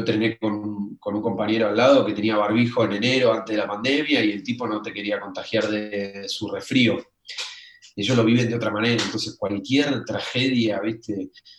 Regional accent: Argentina; Les encanta que venga desde un lugar tan lejano como Argentina.

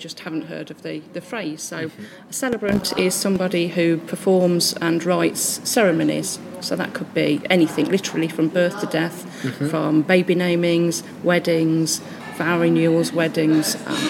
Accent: Nuneaton, West Midlands, United Kingdom; I'm from Nuneaton originally, from sunny Nunny.

